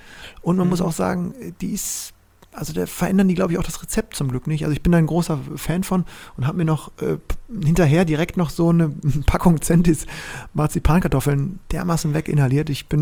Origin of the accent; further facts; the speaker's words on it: Bremen, Germany; als Bremer